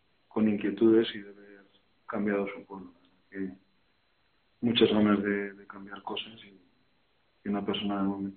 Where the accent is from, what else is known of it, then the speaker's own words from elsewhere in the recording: Belorado, Castile and León, Spain; toda mi familia materna es de Belorado y por lo tanto el lazo familiar ya es importante. En cuanto a mi infancia la pasé en Belorado